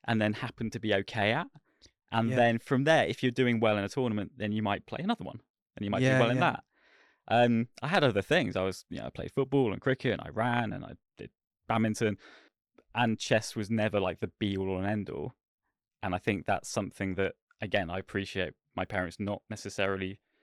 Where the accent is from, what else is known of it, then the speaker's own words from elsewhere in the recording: South East England, United Kingdom; locally, where I grew up in Buckinghamshire, and eventually nationally